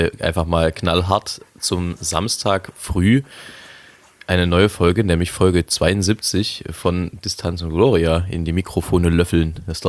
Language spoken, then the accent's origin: German; Leipzig, Saxony, Germany; Ich bin ein Leipziger Original, wie das so schön heißt. Ein authentisches, nicht zugezogenes, sondern schon immer hier stattgefunden habendes. Und Leipzig ist meine Heimat und die schönste Stadt der Welt natürlich.